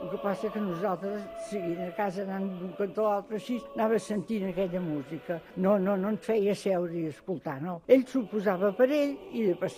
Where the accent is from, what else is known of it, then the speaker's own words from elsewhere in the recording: Vilassar de Dalt, Catalonia, Spain; soc de Vilassar de Dalt, tinc 70 anys, fets del 8 de setembre.